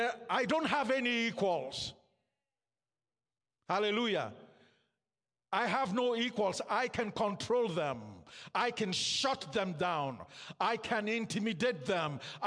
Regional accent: Nigeria; I grew up in Nigeria. My early years as a Christian were in Nigeria

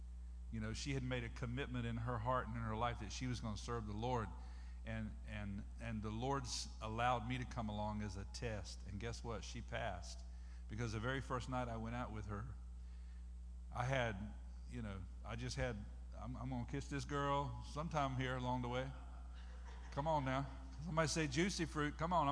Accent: Hertford, North Carolina, United States; the little village, the little hamlet that I grew up in Northeast North Carolina, Hertford.

